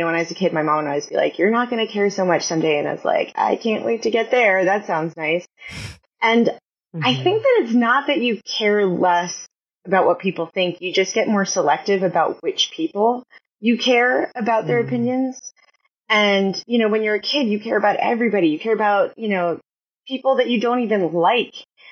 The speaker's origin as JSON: {"language": "English", "region": "New Jersey", "country": "United States", "said": "I am, yeah. Deeply."}